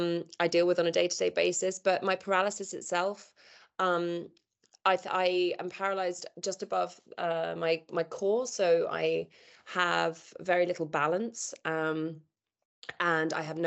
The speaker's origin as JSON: {"language": "English", "region": "England", "country": "United Kingdom", "tie": "born or raised there", "also_born_or_lived": "London, United Kingdom", "lives_now": "United States", "said": "So I've been living in London in the UK for the last 20 years. I grew up near Scotland, in between the south of England and Scotland. But now I'm living in the US"}